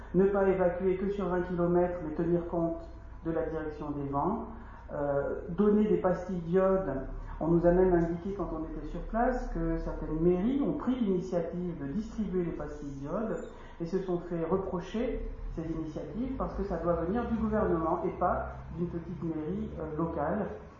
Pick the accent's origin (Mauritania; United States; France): France; Ça aussi, ça nous a profondément choqués en tant que Français